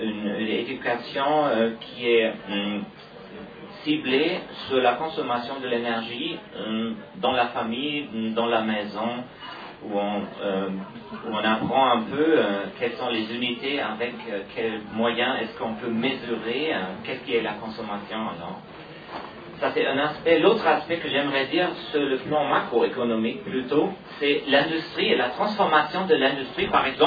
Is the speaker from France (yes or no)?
no; Germany; Moi, je suis allemand